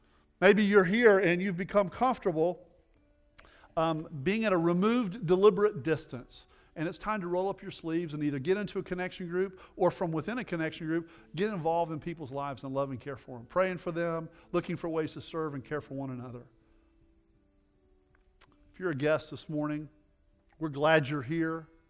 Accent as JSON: {"language": "English", "town": "Oak Hill", "region": "Texas", "country": "United States", "tie": "born or raised there", "said": "Now, I grew up in First Baptist Church, Oak Hill, Texas, right?"}